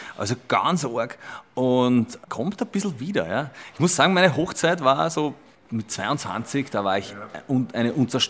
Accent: Vienna, Austria; Aber ich komme aus Simmering, ja.

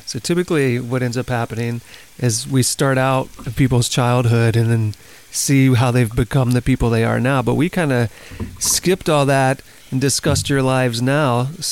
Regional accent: the South, United States; But maybe that's because I grew up in suburbia in the South.

